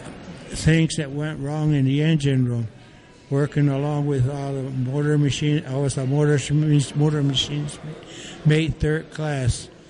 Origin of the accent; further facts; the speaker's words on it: San Ildefonso Pueblo, New Mexico, United States; I'm from the Pueblo of San Alfonso.